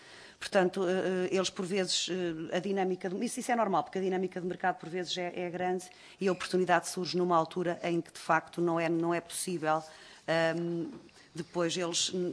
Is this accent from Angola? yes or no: no; Aveiro, Portugal; eu sou de uma região altamente industrial, eu sou do Distrito de Aveiro